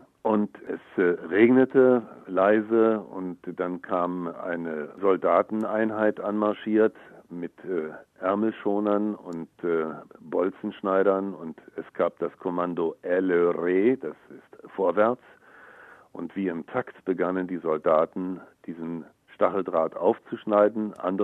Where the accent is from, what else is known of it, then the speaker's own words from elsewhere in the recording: Berlin, Germany; dass ich vor Ort als Berliner sofort begriffen habe, hier ist ein Loch.